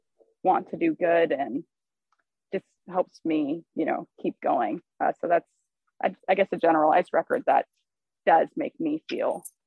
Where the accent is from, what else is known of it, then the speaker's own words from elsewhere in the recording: Los Angeles, California, United States; I'm from Los Angeles, and I've lived such like a privileged experience.